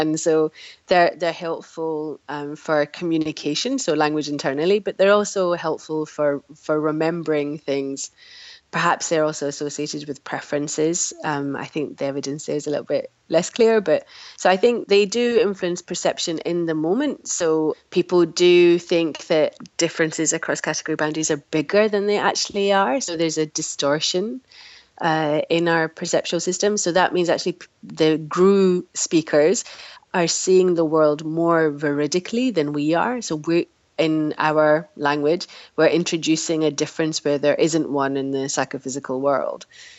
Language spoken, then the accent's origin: English; Glasgow, Scotland, United Kingdom; now in Nijmegen, Netherlands; I'm from Glasgow, but I work in Nijmegen in the Netherlands.